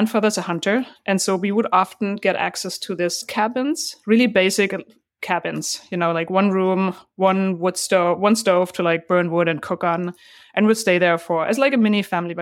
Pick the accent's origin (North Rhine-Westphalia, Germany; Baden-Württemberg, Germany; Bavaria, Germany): Baden-Württemberg, Germany; Yeah, I grew up in Germany, southern Germany, close to the Black Forest.